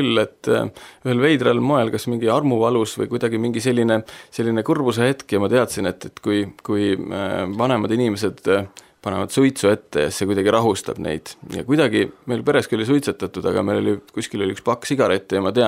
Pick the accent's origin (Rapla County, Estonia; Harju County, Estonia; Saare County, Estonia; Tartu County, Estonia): Tartu County, Estonia; Tartu; Ma olen pärit Tartust ja kasvasin üles mittekristlikus peres.